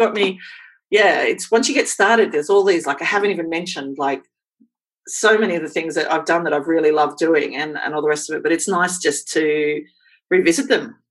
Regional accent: Queensland, Australia; born there; I was born in Queensland.

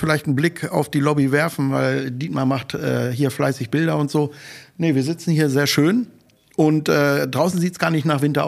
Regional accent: North Rhine-Westphalia, Germany; Also da in Ostwestfalen, wo ich herkomme, wir haben da regelmäßig immer noch wirklich Temperaturen unter oder knapp über dem Gefrierpunkt.

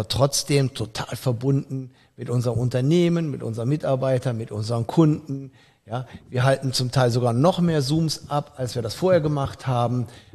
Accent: Cologne, North Rhine-Westphalia, Germany; ich bin Kölner.

